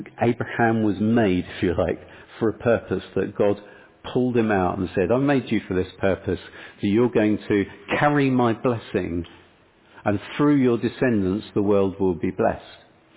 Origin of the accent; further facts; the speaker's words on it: United Kingdom; And so as a British citizen, that's actually my secondary citizenship.